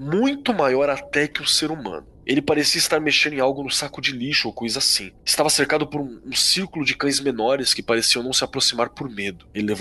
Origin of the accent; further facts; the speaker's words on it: Mafra, Santa Catarina, Brazil; Abraço pro pessoal de Mafra que tá ouvindo agora. Bota aí no comentário. Sou de Mafra.